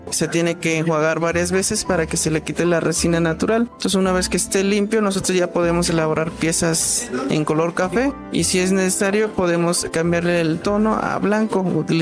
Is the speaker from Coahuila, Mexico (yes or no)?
no; Puebla, Mexico; Nosotros venimos de la Sierra Norte de Puebla, los límites de Puebla Hidalgo